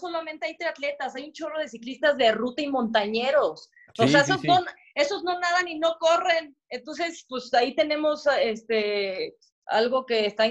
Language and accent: Spanish; Guadalajara, Jalisco, Mexico; yo soy de Guadalajara, tengo dos hermanas mayores y soy como la pilón, o sea, me llevan como 6 años.